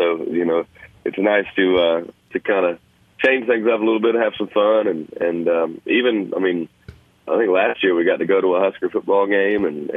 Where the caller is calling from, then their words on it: Pittsburgh, Pennsylvania, United States; We're in Pittsburgh, Pennsylvania today, and looking forward to getting up to Nebraska soon.